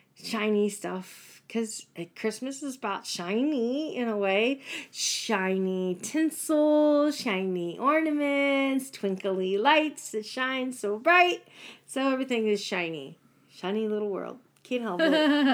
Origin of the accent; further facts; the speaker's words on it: Seoul, South Korea; And we are from Arshawa, Seoul.